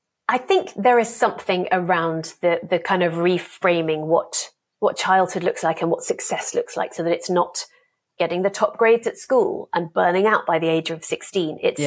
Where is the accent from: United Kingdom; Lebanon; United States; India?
United Kingdom; now in Denmark; I am still British. I'm not going to live in Denmark forever